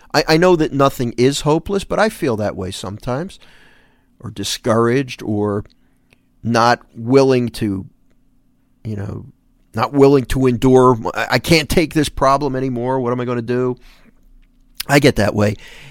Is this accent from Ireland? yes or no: no; Philadelphia, Pennsylvania, United States; now in South Jersey, United States; I grew up in the Philadelphia area, so I'm from the Northeast. I live in South Jersey now, so I'm kind of in the same area.